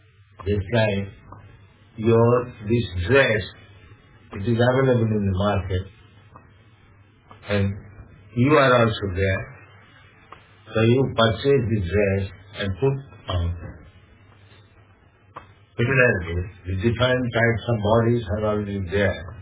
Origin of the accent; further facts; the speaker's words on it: India; Just like you Australian, I am Indian.